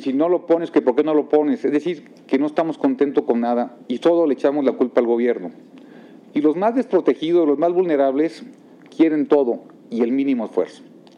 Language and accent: Spanish; Querétaro, Mexico; allá en mi pueblo, allá en Querétaro, la mejor ciudad del mundo